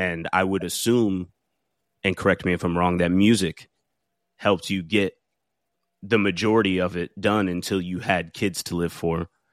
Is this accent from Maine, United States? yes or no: no; Jacksonville, Florida, United States; I was raised in Jacksonville, Florida, which is the largest city by landmass in America.